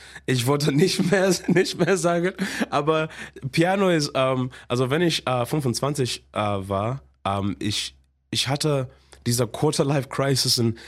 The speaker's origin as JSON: {"language": "German", "region": "England", "country": "United Kingdom", "accent": "posh English", "said": "mein Akzent ist zu Englisch. Also mein Akzent ist zu, ich hasse meinen Akzent, das ist so posh Englisch."}